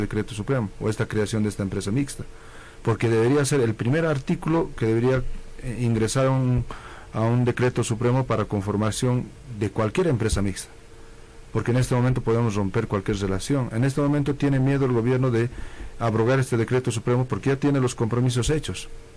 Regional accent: Bolivia; pues nosotros como bolivianos estamos poniendo el yacimiento

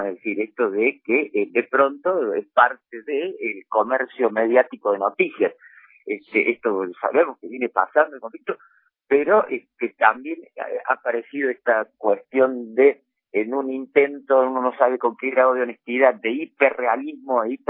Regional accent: Argentina; Como argentinos tan europeítos que siempre nos hemos creído.

